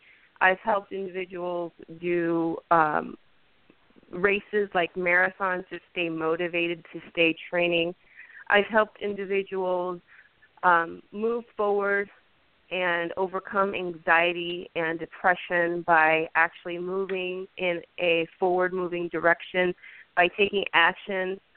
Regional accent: Miami, Florida, United States; also born or lived in Puerto Rico; I'm originally from Puerto Rico and grew up in Miami, Florida. So about 15 years ago, I moved to Northern Illinois with my son just to create a better life for myself and for him.

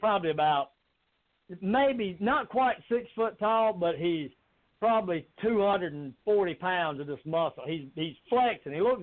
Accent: the South, United States; accent: southern; my voice, my southern accent that we would always carry on

